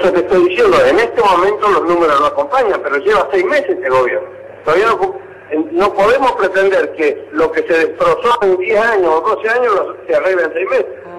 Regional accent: Argentina; tenemos que apoyarlo como argentinos

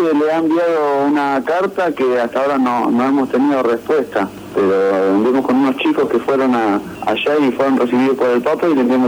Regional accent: San Francisco Solano, Buenos Aires Province, Argentina; Soy de San Francisco Solano, Quilmes.

